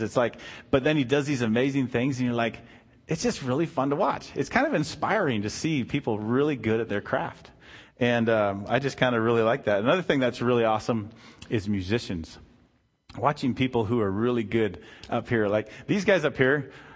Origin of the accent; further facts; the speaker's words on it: Canada; now in United States; I'm Canadian and American now, so I've been here longer than I was up there, so I guess I'm America now.